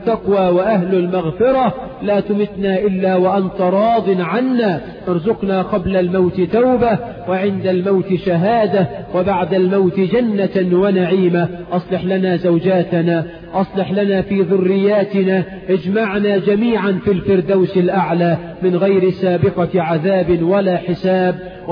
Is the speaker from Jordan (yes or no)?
no; Egypt; اللهم اجعل بلدنا مصر آمنة مطمئنة